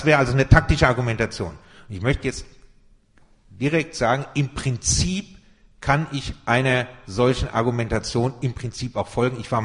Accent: Frankfurt, Hesse, Germany; Ich komme aus Frankfurt.

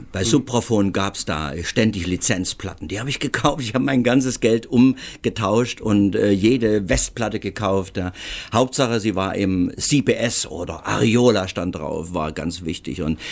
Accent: Germany; meine Jugend war in der DDR

